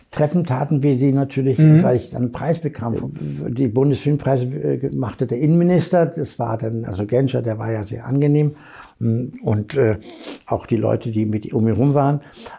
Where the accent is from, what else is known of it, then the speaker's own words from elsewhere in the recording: Germany; Also ich mied immer meinen Namen, oder mein Herkunftsland. Die stuften mich immer ein als Schweden oder als Engländer. Und ich versuchte also im Äußeren nicht als Deutscher aufzutreten